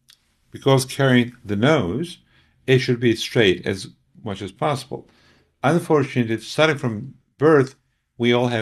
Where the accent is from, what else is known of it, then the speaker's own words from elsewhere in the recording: Izmir, İzmir, Turkey; now in Dubai, United Arab Emirates; Mostly in my hometown, of course, in Izmir.